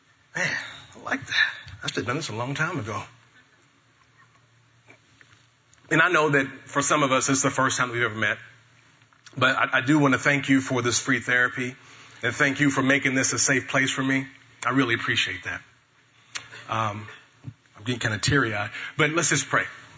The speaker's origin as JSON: {"language": "English", "town": "Metropolis", "region": "Illinois", "country": "United States", "tie": "born or raised there", "said": "So it would make sense that I grew up in Metropolis. Metropolis, Illinois, the home of Superman."}